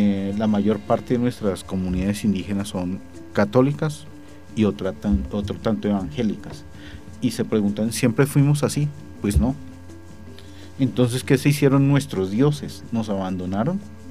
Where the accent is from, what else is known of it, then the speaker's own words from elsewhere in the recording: Colombia; y nosotros ya somos colombianos.